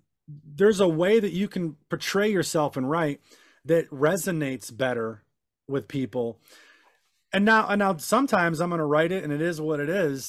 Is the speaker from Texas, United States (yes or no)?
no; Detroit, Michigan, United States; I grew up in Southwest Detroit, downtown by the old Tiger Stadium, inner city, lots of gangs, violence, shootings.